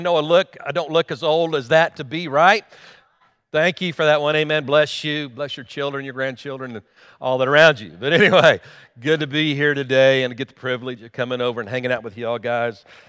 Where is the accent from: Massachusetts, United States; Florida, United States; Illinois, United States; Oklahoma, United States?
Oklahoma, United States; Guymon; now in Enid, United States; Tammy and I, we actually live in Enid, Oklahoma, and pastor World Harvest Church, but we grew up right here in Guymon, Oklahoma.